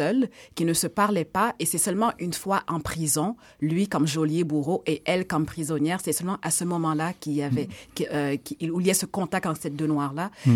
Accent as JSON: {"language": "French", "town": "Montreal", "region": "Quebec", "country": "Canada", "tie": "born or raised there", "said": "Je suis née à Montréal. En grandissant, dans mes cours d'histoire, on ne m'avait jamais raconté l'histoire de l'esclavage ici."}